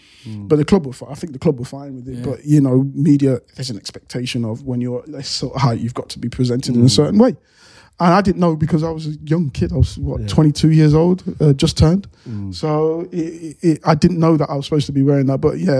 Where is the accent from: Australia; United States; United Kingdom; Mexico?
United Kingdom; Leicester, East Midlands; I'm born and raised in Leicester